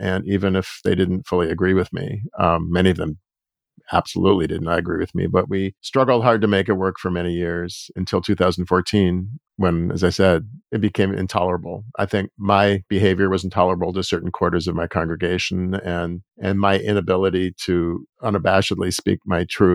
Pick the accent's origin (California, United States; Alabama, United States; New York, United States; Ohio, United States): California, United States; Los Angeles; I'm from Los Angeles, and I went to UCLA as an undergrad.